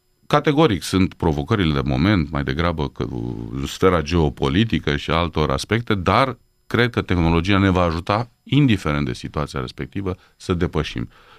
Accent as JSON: {"language": "Romanian", "country": "Romania", "said": "Însă eu cred că noi ca și români suntem un popor foarte inventiv."}